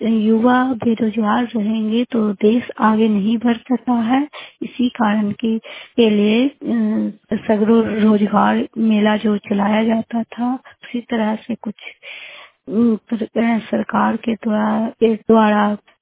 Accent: Bihar, India; मैं नालंदा जिला की निवासी हूँ और दामोदर सुबल्ला पंचायत की हूँ।

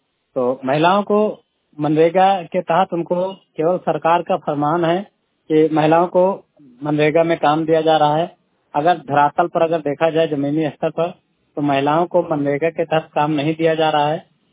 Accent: Haraiya, Uttar Pradesh, India; मेरा उम्र 35 साल है और मैं हरैया सुगरा ब्लॉक से हूँ।

